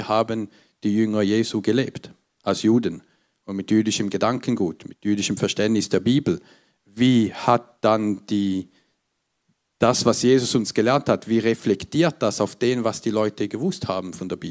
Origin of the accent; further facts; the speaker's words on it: Switzerland; wie ihr wahrscheinlich von meinem Akzent hört, ich bin im Zentrum der Welt aufgewachsen, in der Schweiz.